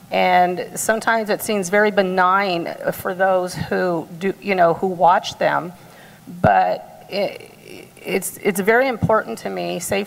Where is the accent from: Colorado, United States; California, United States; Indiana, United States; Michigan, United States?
California, United States; San Jose; I was born and raised in San Jose, and it is beautiful now.